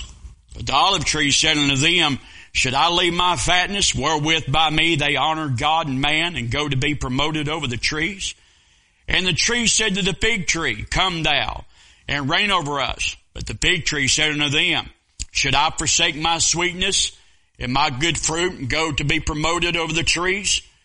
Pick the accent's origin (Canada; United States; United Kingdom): United States; And I am an American who is deeply offended by where we are as a country right now.